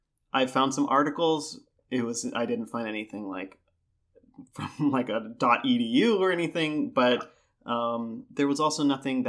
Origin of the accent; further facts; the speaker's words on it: United States; going to Indonesia as an American